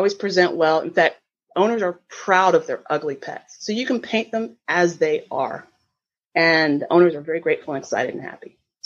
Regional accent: the South, United States; I'm a Southerner. I'm a proud Southerner.

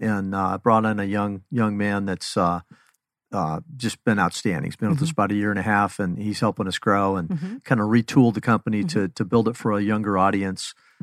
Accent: Phoenix, Arizona, United States; Grew up at North Central Phoenix, Central and Glendale, and went to Central High

